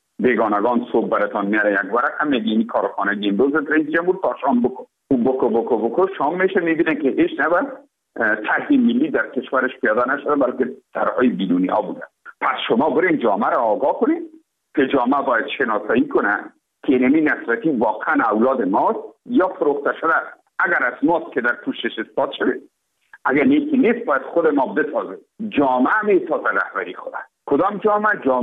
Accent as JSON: {"language": "Persian", "country": "Afghanistan", "said": "ما افغان هستیم."}